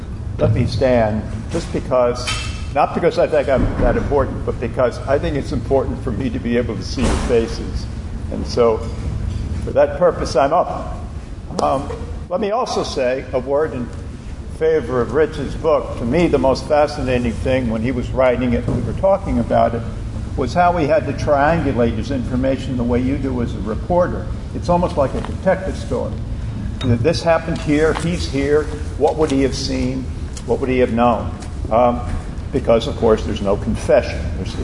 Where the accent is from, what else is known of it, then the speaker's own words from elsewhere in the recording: New Jersey, United States; I come from New Jersey. New Jersey.